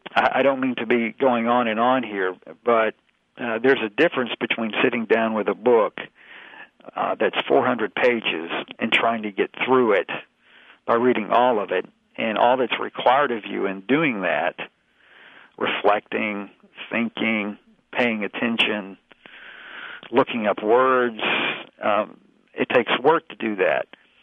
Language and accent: English; Clarksville, Tennessee, United States; when I visit my hometown where my father lives, I attend a Lutheran church, Missouri Synod, there in Clarksville, Tennessee.